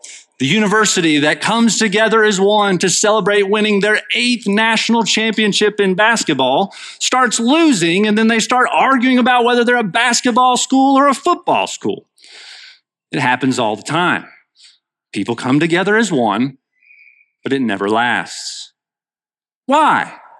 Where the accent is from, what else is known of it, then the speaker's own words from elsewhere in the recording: Cynthiana, Kentucky, United States; When I was in high school, Extreme Home Makeover came to my hometown of Cynthiana.